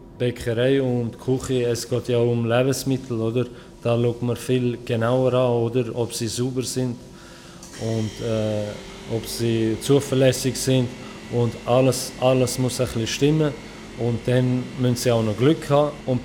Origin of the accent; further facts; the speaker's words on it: Turkey; now in Germany; Ich komme aus der Türkei und bin Kurde. Und bin seit 1,5 Jahren